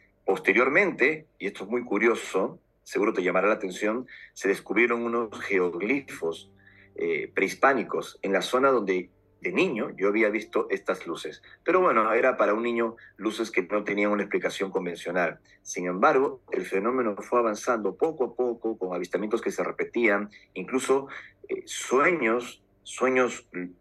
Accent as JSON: {"language": "Spanish", "country": "Peru", "tie": "born there", "said": "Yo nací en Perú hace 48 años y fue en mi país de origen donde todo empezó."}